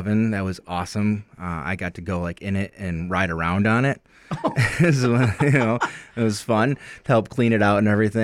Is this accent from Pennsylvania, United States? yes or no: no; Grand Rapids, Michigan, United States; Growing up in Grand Rapids, Michigan, my parents owned a bakery.